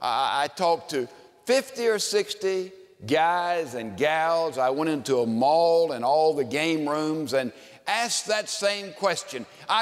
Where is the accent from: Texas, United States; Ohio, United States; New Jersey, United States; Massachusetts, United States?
Texas, United States; Houston; I'm from Houston, Texas.